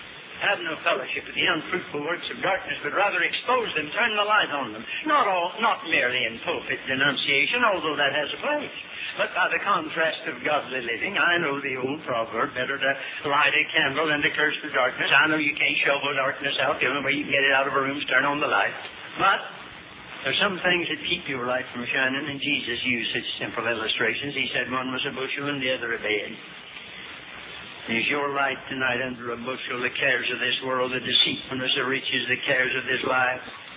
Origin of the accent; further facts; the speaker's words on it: Hickory, North Carolina, United States; That's my hometown.